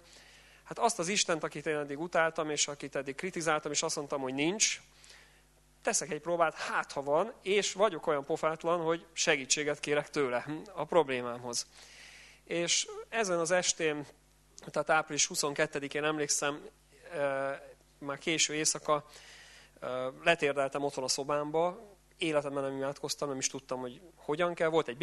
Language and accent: Hungarian; Budapest, Hungary; now in Szombathely, Hungary; Szombathelyen élünk most, de korábban én Budapesten laktam, itt születtem, a feleségem is, úgyhogy tulajdonképpen budapestiek vagyunk.